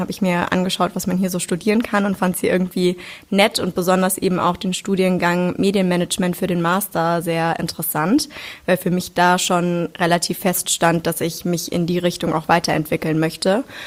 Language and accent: German; Darmstadt, Hesse, Germany; now in Hamburg, Germany; wir kommen beide aus Hessen, ich komme aus Darmstadt.